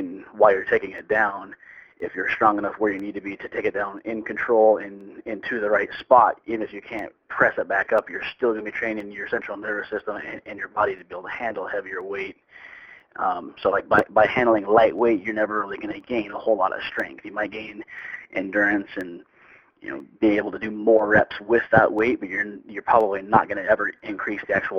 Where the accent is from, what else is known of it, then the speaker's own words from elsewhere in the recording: Spokane, Washington, United States; now in Reno, United States; I grew up in Spokane. I was training there, and then I ended up moving down to Reno.